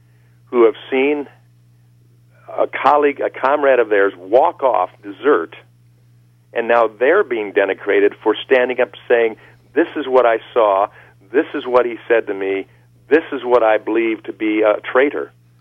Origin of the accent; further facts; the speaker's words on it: United States; I am an American. I'm a proud American.